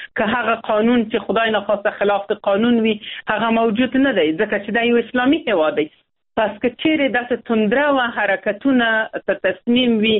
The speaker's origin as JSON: {"language": "Pashto", "country": "Afghanistan", "said": "تاسو هم افغانان یو، موږ هم افغانان یو"}